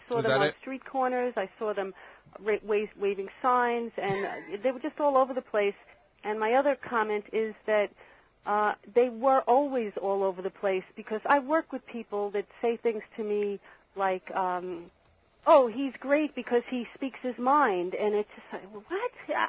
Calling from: Ronkonkoma, New York, United States; Hi, I'm calling from Ronkonkoma.

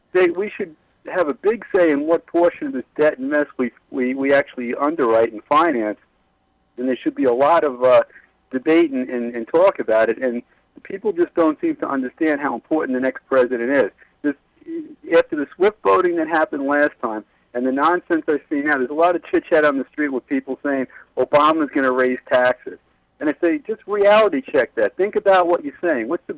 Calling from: North Amityville, New York, United States; I'm calling from North Amityville, New York.

